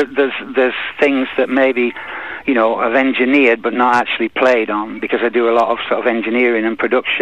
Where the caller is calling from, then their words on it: Penrith, North West England, United Kingdom; I'm calling from Penrith in the Lake District, the North Lakes in the UK.